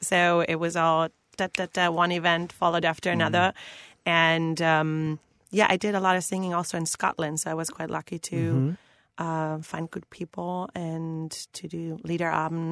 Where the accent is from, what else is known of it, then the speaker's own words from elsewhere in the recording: Weiden, Bavaria, Germany; moved away as an adult; also born or lived in Leipzig / Salzburg; Yeah, I'm from Bavaria, from Weiden. It's a small, very small town. Yeah, I soon went away to, you know, study singing. Took me to Dinkelspiel, Leipzig a year, and then followed by Austria to the Mozarteum.